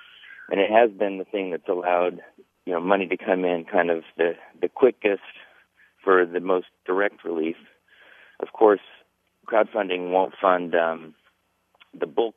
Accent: Stillwater, Oklahoma, United States; Well, I grew up in Oklahoma. I remember Will Rogers Elementary School in Stillwater, Oklahoma.

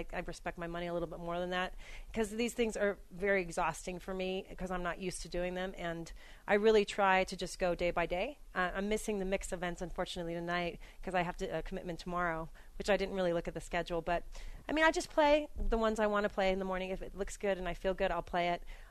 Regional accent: Atlanta, Georgia, United States; So I've been playing for so long and born and raised in Atlanta, playing at the Commerce, which is the circus land.

